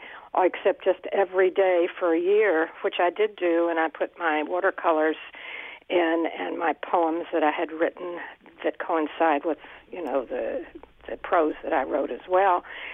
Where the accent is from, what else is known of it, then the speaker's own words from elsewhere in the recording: Bethlehem, United States; Oh, all right. I'm from Bethlehem